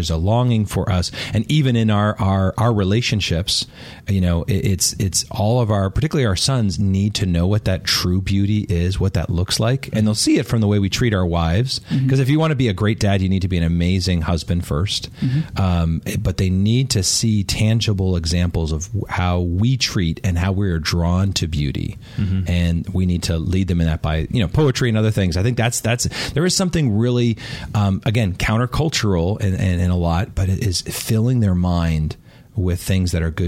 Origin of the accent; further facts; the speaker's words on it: Ireland; for me, I'm Irish